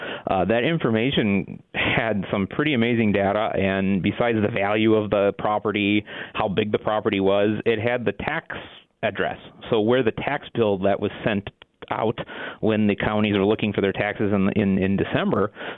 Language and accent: English; Wisconsin, United States; I grew up in Wisconsin, and there's always this sort of mindset that Illinois owns all northern Wisconsin.